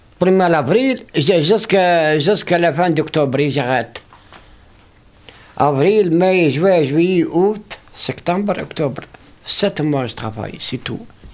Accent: Tunisia; French is a second language; moved away as an adult; now in France; Je suis tunisien. Je venais parce que moi, je rentrais à 69 ici.

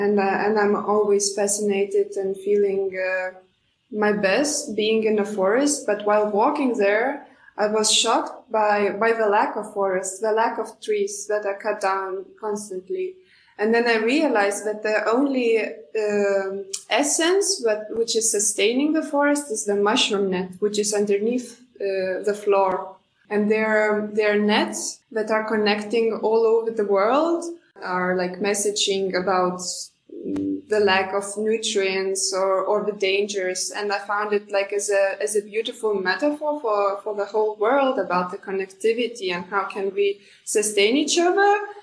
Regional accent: Vilnius, Vilnius County, Lithuania; born there; English is a second language; I was born in Vilnius, Lithuania, and then finished my studies in Amsterdam, Rietveld Academy

